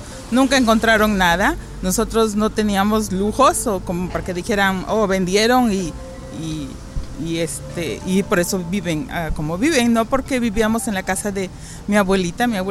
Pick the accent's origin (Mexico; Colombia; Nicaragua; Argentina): Mexico; Orizaba, Veracruz; born there; Orizaba, Veracruz, México.